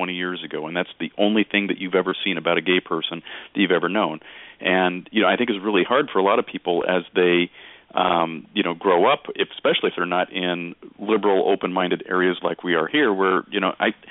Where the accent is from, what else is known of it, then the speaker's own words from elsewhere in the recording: Salem, Oregon, United States; when I was growing up in Salem, Oregon, 100 years ago